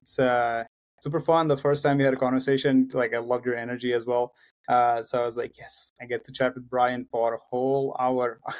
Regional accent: India; I grew up in India. My father worked for the government.

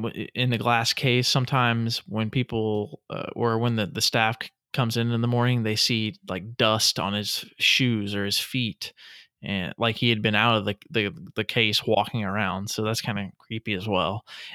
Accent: New Hampshire, United States; We are from New Hampshire.

